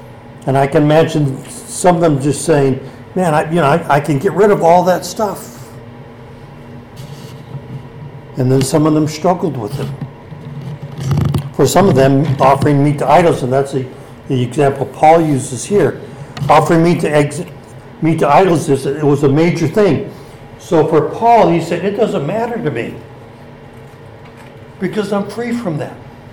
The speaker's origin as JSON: {"language": "English", "country": "United States", "tie": "born or raised there", "said": "so I grew up all of you know this, I grew up on Navajo Reservation. Alcohol was a major issue on the reservation."}